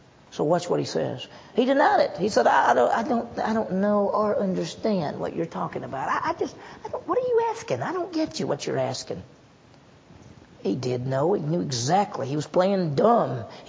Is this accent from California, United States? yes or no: no; Mississippi, United States; I mean, can you tell if I'm from Mississippi? Can y'all tell if I'm from Mississippi? You can. I have an accent.